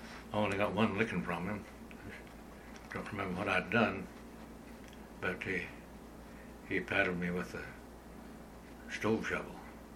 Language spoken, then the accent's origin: English; Missouri, United States; also born or lived in Howell County, Missouri; in southern Missouri, down a little town in Howell County, near Willow Springs, out on a farm.